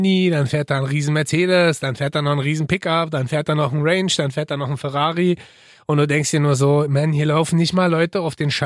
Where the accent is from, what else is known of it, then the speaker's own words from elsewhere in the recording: Halle, Saxony-Anhalt, Germany; Ich komme aus dem Süden.